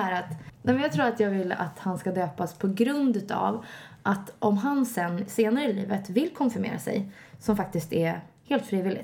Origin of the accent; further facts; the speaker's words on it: Gävle, Gävleborg County, Sweden; Ja, det är Gävle.